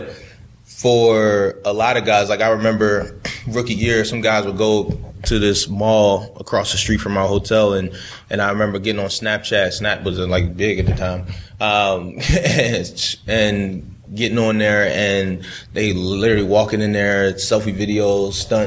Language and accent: English; Baltimore, Maryland, United States; like I said, I grew up in Baltimore, that purple and black, you know.